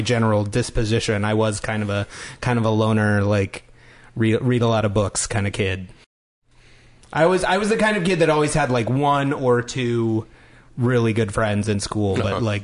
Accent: Salt Lake City, Utah, United States; growing up in Salt Lake City as a kid who wasn't Mormon

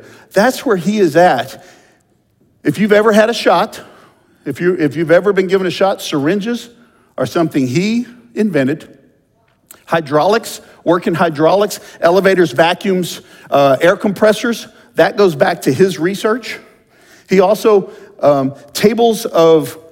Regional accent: Texas, United States; I'm from Texas. Those of you who know me know I'm from Texas.

